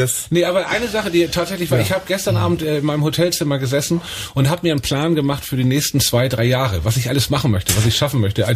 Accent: Hamburg, Germany; Ich komme aus Hamburg.

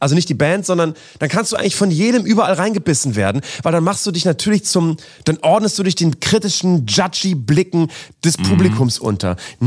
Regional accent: Bremen, Germany; ich komme auch aus Bremen-Nord.

